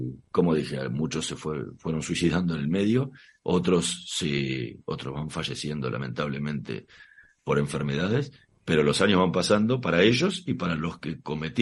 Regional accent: Argentina; Somos todos argentinos.

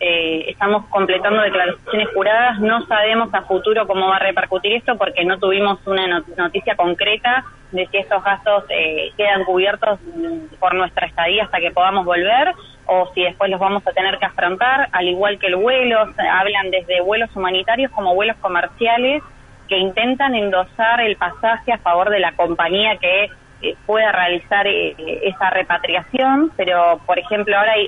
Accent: Argentina; Nos han informado que somos 459 los argentinos varados en Cuba

